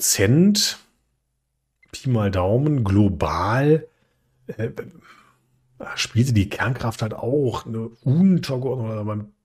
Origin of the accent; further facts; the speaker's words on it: North Rhine-Westphalia, Germany; Ich komme ja aus dem Ruhrgebiet, ich bin auf Kohle geboren.